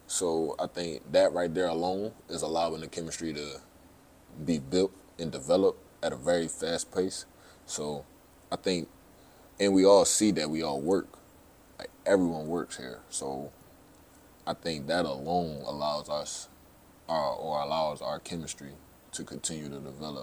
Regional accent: Philadelphia, Pennsylvania, United States; But I'm from North Philadelphia, Pennsylvania. I don't even think we have a golf course in the city.

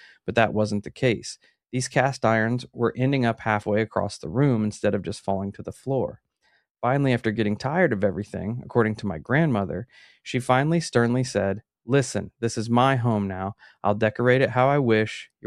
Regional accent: Farmington, Illinois, United States; I grew up in a town called Farmington.

